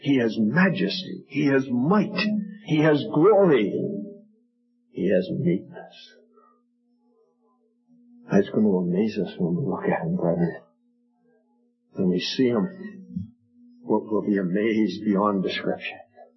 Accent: Ireland; I'm Irish, by the way, in case you think I'm poking fun at the Irishman.

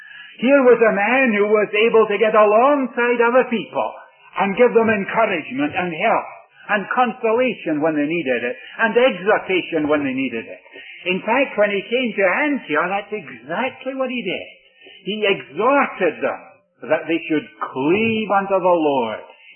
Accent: Scotland, United Kingdom; also born or lived in India; I mentioned last night that I was born in India. At the age of 5, my parents brought me from India to Scotland, and they enrolled me in a public school in Scotland.

